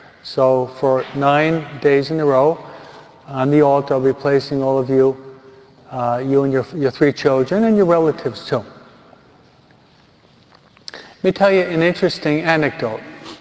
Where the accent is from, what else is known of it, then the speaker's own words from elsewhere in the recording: New York, United States; accent: New York; Or is my New York accent giving you difficulty in understanding my English?